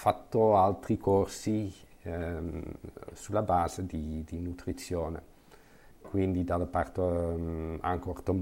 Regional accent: Netherlands; Italian is a second language; moved away as an adult; now in Arezzo, Italy; Quindi sono cresciuto in Olanda, ho fatto il mio studio anche lì, la medicina, l'agopuntura, e poi sono da 5 anni sono anche qui in Italia, lavoro ad Arezzo.

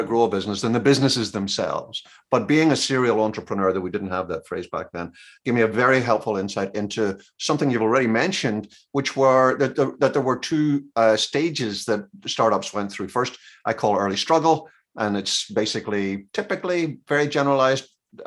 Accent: Belfast, Northern Ireland, United Kingdom; moved away as an adult; now in Maryland, United States; I'm an American citizen and I've got my passport and I've been here 25 years, I'm originally not from these parts. I'm from Texas. I'm from Belfast in Ireland.

